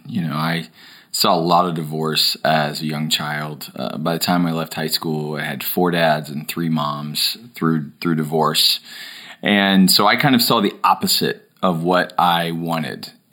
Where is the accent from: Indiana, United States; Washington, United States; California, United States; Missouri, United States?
Indiana, United States; now in Nashville, United States; I grew up in Indiana. She grew up in Texas. I came to Middle Tennessee, Nashville to find a beautiful blonde from Texas.